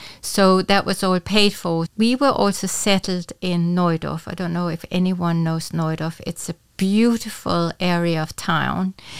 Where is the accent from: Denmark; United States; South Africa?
Denmark; English is a second language; moved away as an adult; also born or lived in Cayman Islands; now in Luxembourg; I'm Danish. I'm from Denmark. However, I didn't come straight from Denmark moving here. It was a bit of an adventure. I was living in Cayman Islands